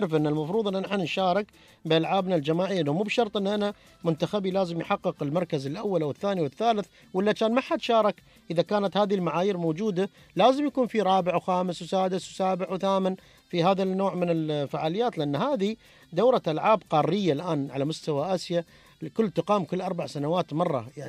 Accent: Syria; أنا سوري في الكلمة

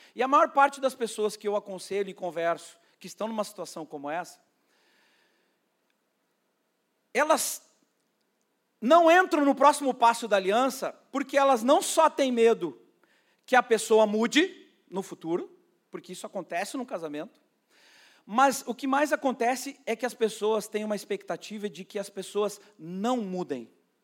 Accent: Rio Grande do Sul, Brazil; eu não, porque eu sou gaúcho.

